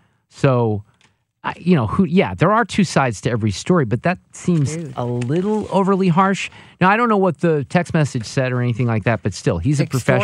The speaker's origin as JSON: {"language": "English", "town": "St. Louis", "region": "Missouri", "country": "United States", "said": "she saw that I was from St. Louis and her name is St. Louis and she had never been here."}